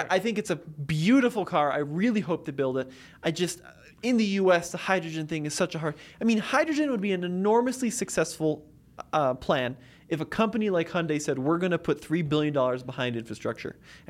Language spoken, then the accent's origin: English; United States; I'm an American in America.